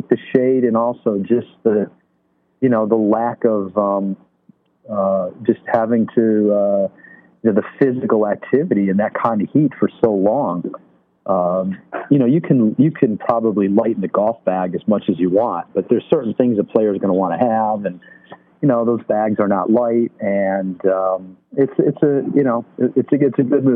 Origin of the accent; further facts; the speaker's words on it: Illinois, United States; I was fortunate enough where I grew up in the Chicago suburbs. There was a lot of good caddy programs.